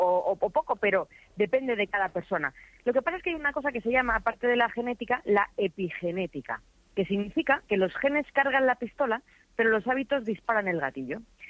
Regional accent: Castilla-La Mancha, Spain; yo es que soy manchega, claro.

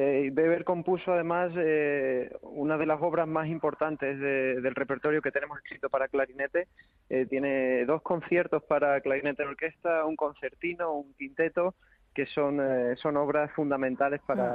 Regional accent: Cáceres, Extremadura, Spain; ya que yo soy de Cáceres y desde que se creó la orquesta he estado escuchándolo allí desde que era bien pequeñito

